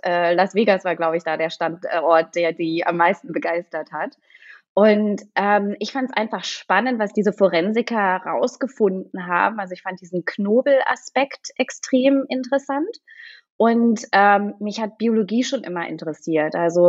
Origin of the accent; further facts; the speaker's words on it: Lower Saxony, Germany; now in Zurich, Switzerland; Ich lebe aktuell in der Schweiz, im schönen Zürich, komme aber aus Deutschland, bin in der Nähe von Wolfsburg aufgewachsen, in einer ganz, ganz kleinen Stadt mit viel Land drumherum.